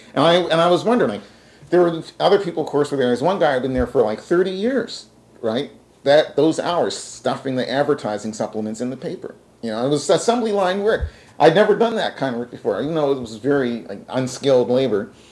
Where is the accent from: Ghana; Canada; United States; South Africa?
Canada; Halifax, Nova Scotia; also born or lived in Annapolis Valley; Although I didn't grow up there. I grew up in Halifax, and that's the Annapolis Valley.